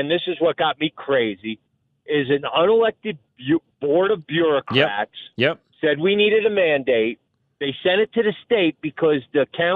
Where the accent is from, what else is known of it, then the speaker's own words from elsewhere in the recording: Brooklyn, New York, United States; I grew up in Brooklyn, so I got tons of friends.